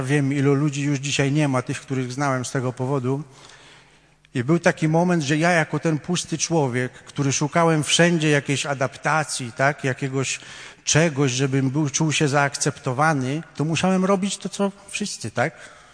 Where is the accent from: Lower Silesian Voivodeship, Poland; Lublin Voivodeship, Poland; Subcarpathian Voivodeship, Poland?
Lower Silesian Voivodeship, Poland; Wrocław; choć wychowywałem się pod komendą główną policji tutaj we Wrocławiu